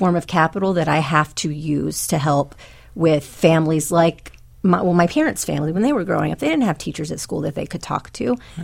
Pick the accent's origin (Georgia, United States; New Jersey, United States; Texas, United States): Texas, United States; Amarillo; I'm from Texas. I grew up in Amarillo, Texas, and I went to a small public school district on the outskirts, out of the city limits, as we call it in Texas.